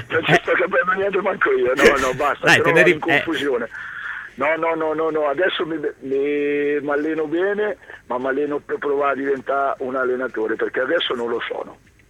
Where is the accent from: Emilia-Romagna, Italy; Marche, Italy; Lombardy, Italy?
Marche, Italy; Ancona; perché io da anconetano vorrei che ritornasse l'Ancona dove stramerita.